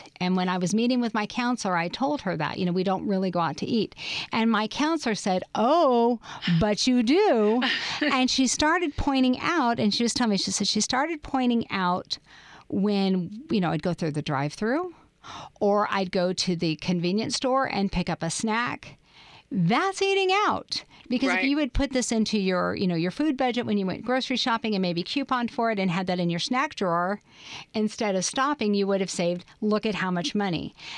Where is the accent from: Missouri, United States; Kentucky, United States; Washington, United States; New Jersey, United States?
Washington, United States; Seattle; I'm from Seattle. And Starbucks is just like a way of life for us.